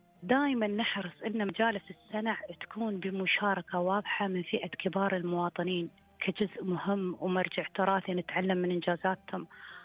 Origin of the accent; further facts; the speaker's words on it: United Arab Emirates; يرمز إلى يعني شيء قديم عندنا في الإمارات